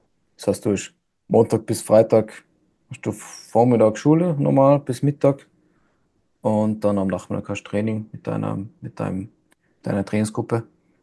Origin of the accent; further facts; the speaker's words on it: Tyrol, Austria; ich war ja Tiroler, ich hätte ja heimfahren können